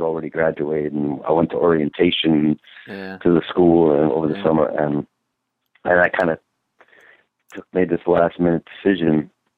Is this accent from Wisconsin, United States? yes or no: no; Mount Vernon, New York, United States; I grew up in Mount Vernon, New York.